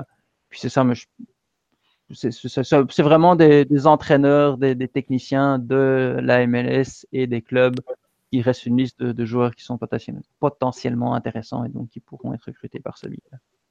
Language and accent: French; Belgium; quand j'étais jeune, j'étais en Belgique